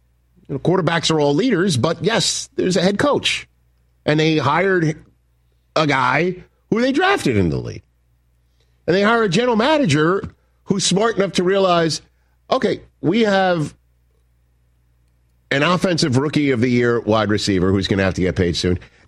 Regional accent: Staten Island, New York, United States; And everybody knows I grew up in Staten Island, New York, and the football team I rooted for as a kid, the New York Jets.

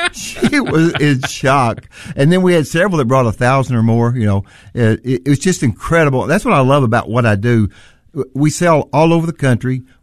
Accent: Missouri, United States; Yeah, we're originally from Missouri.

